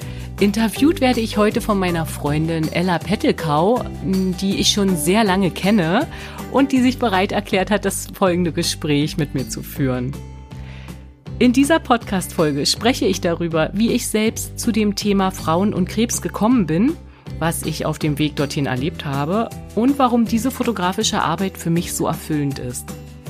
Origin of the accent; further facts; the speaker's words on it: Brandenburg an der Havel, Brandenburg, Germany; 11 Jahre und 2 Kinder später eröffnete ich mein Fotostudio in meiner Heimatstadt Brandenburg an der Havel.